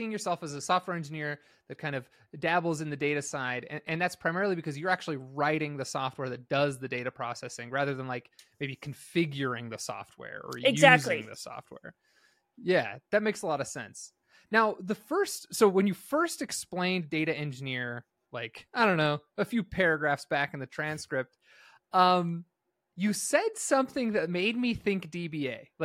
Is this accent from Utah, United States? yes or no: yes; Utah, United States; I don't know if that's just because we're both from Utah